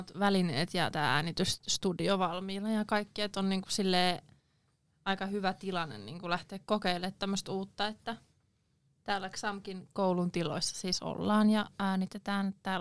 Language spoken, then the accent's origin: Finnish; Askola, Uusimaa, Finland; olen kotoisin Askolasta, eli Porvoon läheltä.